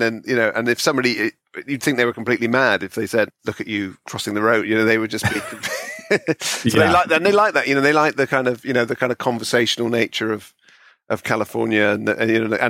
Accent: Bristol, South West England, United Kingdom; kind of like my memory of growing up in Bristol.

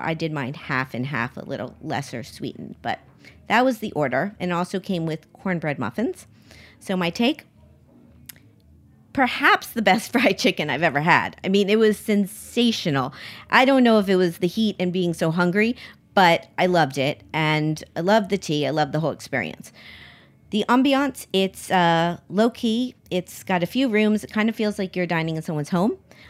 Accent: Miami, Florida, United States; because I grew up in Miami, but this was like serious heat, and I waited it out.

